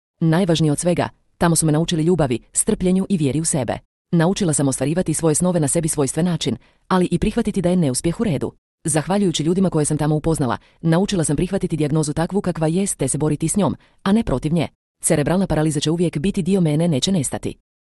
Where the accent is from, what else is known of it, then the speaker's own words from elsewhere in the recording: Livno, Federation of Bosnia and Herzegovina, Bosnia & Herzegovina; dolazim iz Livna i imam 20 godina.